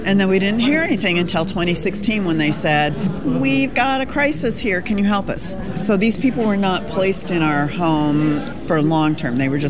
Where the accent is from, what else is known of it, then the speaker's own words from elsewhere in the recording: Saint Paul, Minnesota, United States; born there; also born or lived in California / Colorado / Indiana / Oklahoma; now in Oregon, United States; I was born in St. Paul, Minnesota, and then we lived in California, then we lived in Colorado, and then we lived in Indiana, and then we lived in Oklahoma, and then I moved here.